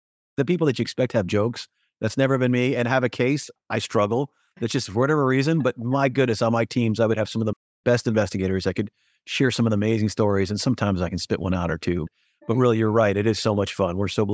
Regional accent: Singapore; also born or lived in Japan; Cause I've been so city my whole life growing up in Singapore and Japan.

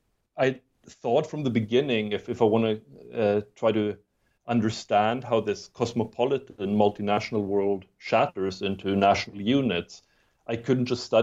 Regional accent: Germany; where I grew up in Germany is almost as landlocked as you can be anywhere in Western Europe. It was literally the last village before the Swiss border.

